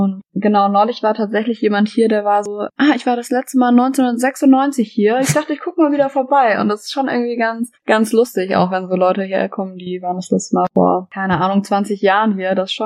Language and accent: German; Nuremberg, Bavaria, Germany; Also ich komme aus Nürnberg eigentlich